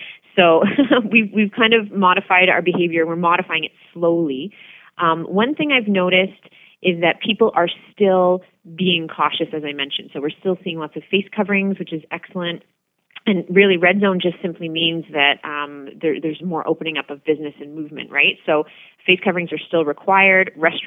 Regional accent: Milton, Ontario, Canada; I was born in Milton, as a matter of fact, and grew up in Ward 1 and spent most of my life in what is now Ward 1, as you say. And I always grew up on well water.

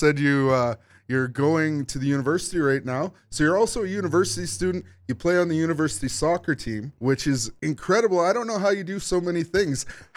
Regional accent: Red Deer, Alberta, Canada; You know, I grew up in Red Deer. So I played hockey when I was younger and we played all up in that area too.

